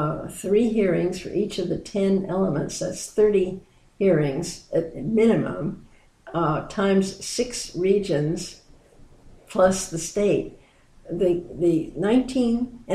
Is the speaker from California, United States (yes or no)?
yes; California, United States; I'm from East Marin and a biologist.